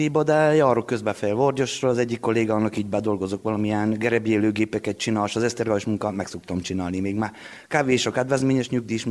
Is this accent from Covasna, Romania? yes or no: yes; Felsőrákos, Covasna, Romania; Felső Rákosi, 1959-ben születtem.